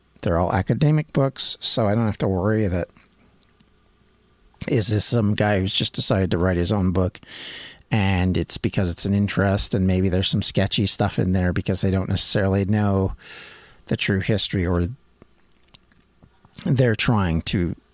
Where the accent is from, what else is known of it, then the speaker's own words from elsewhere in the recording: Canada; also born or lived in Wales; I come from Canada. I've lived in Wales. I have Welsh ancestors.